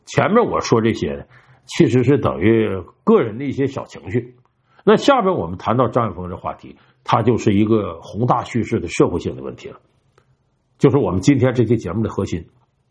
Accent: Heilongjiang, China; born there; 如果我不是生在黑龙江一个小县城

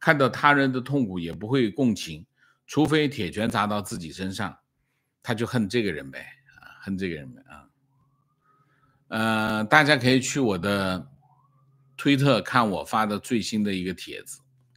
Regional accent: Hong Kong; 我也是香港人。

